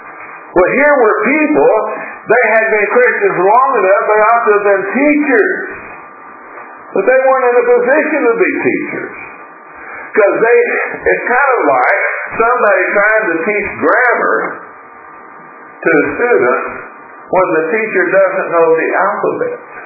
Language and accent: English; Chattanooga, Tennessee, United States; I grew up in Chattanooga